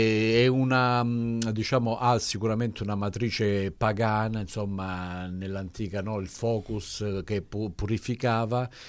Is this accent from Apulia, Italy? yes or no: yes; Apulia, Italy; Sono pugliese